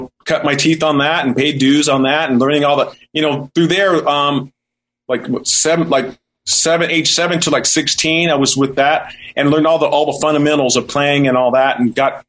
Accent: Denver, Colorado, United States; moved away as an adult; now in Las Vegas, United States; the reason I moved to Vegas was I'm originally from Denver, Colorado, born and raised, and then 18 years old, senior year in college.

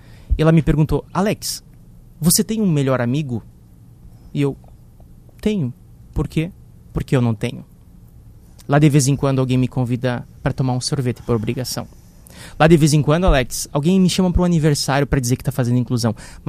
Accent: São Luís Gonzaga, Brazil; sou natural de São Luís Gonzaga

